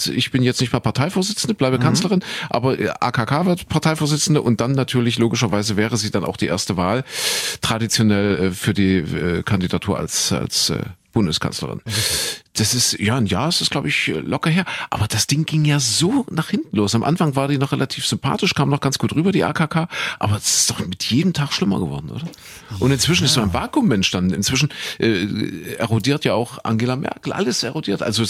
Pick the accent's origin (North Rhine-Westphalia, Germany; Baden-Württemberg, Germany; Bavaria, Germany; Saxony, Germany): Saxony, Germany; Leipzig; also born or lived in Köthen; ich geboren in Kuhköthen, aufgewachsen, beziehungsweise dann groß geworden in Sachsen, in Leipzig